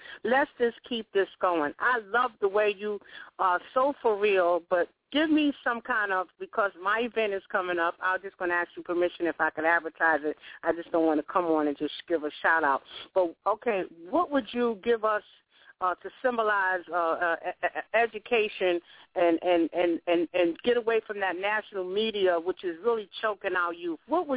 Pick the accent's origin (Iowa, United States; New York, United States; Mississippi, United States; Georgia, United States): New York, United States; now in Wilmington, United States; I'm originally from New York.